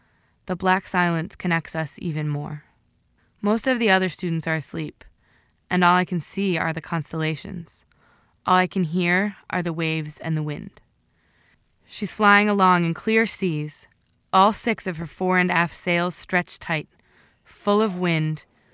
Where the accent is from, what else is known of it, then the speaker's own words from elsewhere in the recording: Urbana, Illinois, United States; I grew up in Urbana, Illinois, about as far from ships or the ocean as I could be.